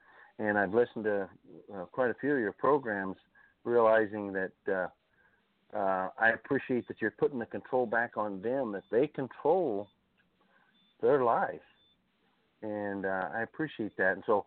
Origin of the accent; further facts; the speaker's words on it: Benson, United States; And we grew up together there in Benson.